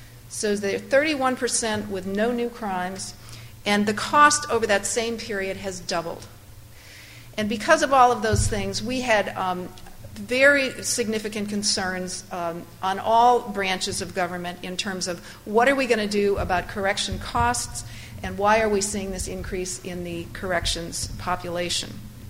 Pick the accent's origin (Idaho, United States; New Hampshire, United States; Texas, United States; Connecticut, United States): New Hampshire, United States; I'm from New Hampshire